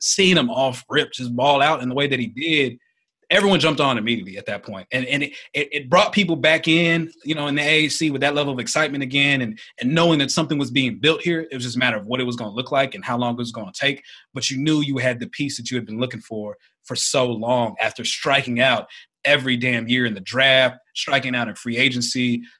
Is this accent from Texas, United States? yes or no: yes; Texas, United States; this is going to show you I'm from Texas.